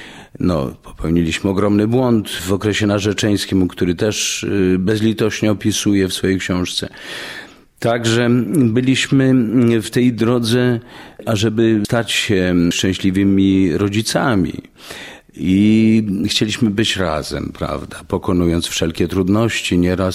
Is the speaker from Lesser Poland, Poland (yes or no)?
yes; Kraków, Lesser Poland, Poland; nas wygoniło z Krakowa, mojego rodzinnego miasta, bo przecież tu się urodziłem.